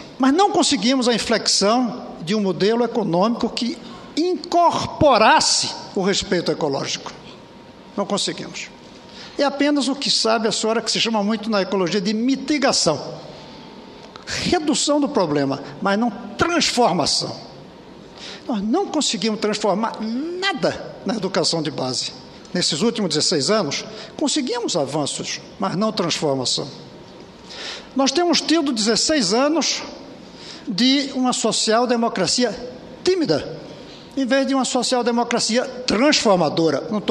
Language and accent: Portuguese; Brazil; Eu vou sentir falta como brasileiro